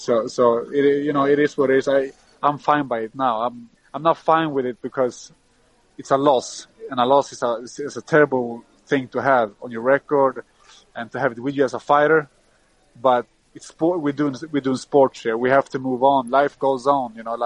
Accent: Stockholm, Stockholm County, Sweden; every fight I do in Sweden, in Stockholm, I'm going to do my best

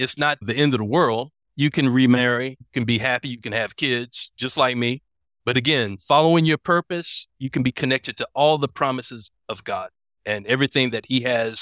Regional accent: Atlanta, Georgia, United States; moved away as an adult; now in Bogotá, Colombia; Yeah, actually, man, I'm from Atlanta originally.

